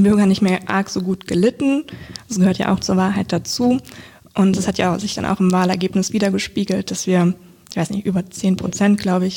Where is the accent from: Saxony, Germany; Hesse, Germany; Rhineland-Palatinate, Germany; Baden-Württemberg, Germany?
Hesse, Germany; Wiesbaden; so ein Nach-Hause-Kommen-Gefühl, wenn ich dann wieder in Wiesbaden angekommen bin, oder wenn man als Kind im Urlaub war und dann sind wir, also wir haben bei Henkel Trockengon gewohnt